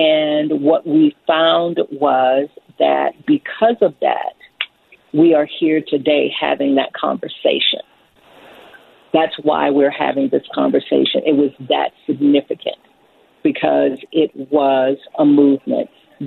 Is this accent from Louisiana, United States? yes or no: yes; Baton Rouge, Louisiana, United States; I'm not sure if you all know, but I am from Baton Rouge, Louisiana.